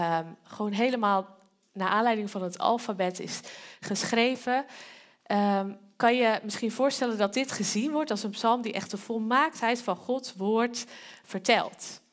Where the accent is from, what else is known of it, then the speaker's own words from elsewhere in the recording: Netherlands; En ik heb een tijdje in een Oosterse cultuur gewoond. En als Nederlander